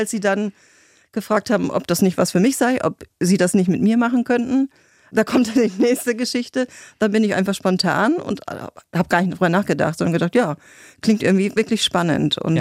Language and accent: German; Freiburg, Lower Saxony, Germany; born there; accent: Northern German; Ich spreche ziemlich deutlich Norddeutsch, ja. Ich bin geboren in Freiburg an der Elbe.